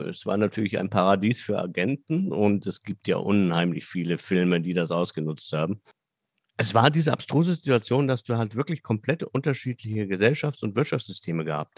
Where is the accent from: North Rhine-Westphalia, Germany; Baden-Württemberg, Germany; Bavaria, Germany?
Bavaria, Germany; Ich bin ja Alt-Berliner. Ich kenne Berlin, seit ich denken kann und damit natürlich auch die Berliner Mauer. Und allein diese Erfahrung dann von Bayern, wo ich aufgewachsen bin